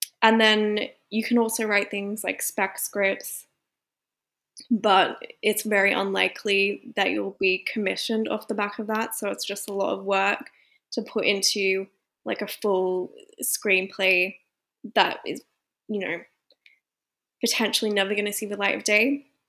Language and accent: English; Australia; I grew up in Australia where diversity is just like rarely a thing.